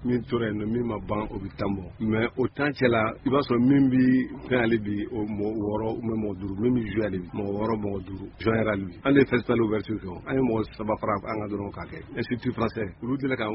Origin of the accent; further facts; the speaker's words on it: Mali; On est du Mali. Le Mali où? Au Mali.